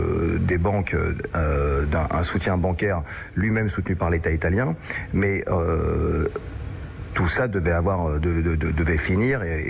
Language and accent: French; France; moi en tant que Français